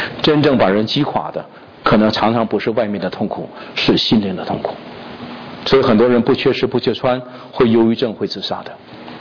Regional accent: China; 我们中国人有智慧哈

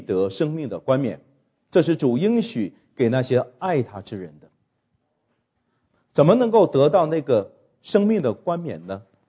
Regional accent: China

